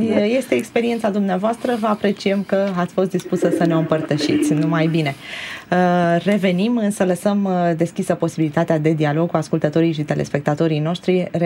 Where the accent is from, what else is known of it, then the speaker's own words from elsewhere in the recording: Moldavia, Romania; eu sunt moldovean.